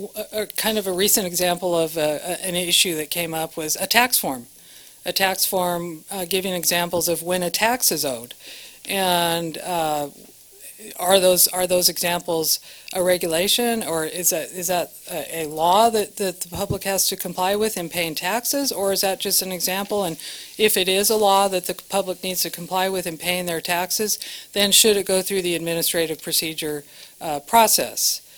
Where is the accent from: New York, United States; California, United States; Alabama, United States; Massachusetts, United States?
California, United States; Alameda; I'm from Alameda, California. I was actually born in Alameda, where both my parents were born.